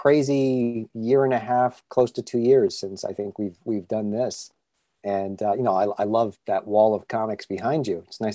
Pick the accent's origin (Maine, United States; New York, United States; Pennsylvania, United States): Maine, United States; also born or lived in New Hampshire; I also grew up in New England. Okay. So Boston is also my old stomping grounds. I was born in New Hampshire, raised in Maine, but you know, it's also small there.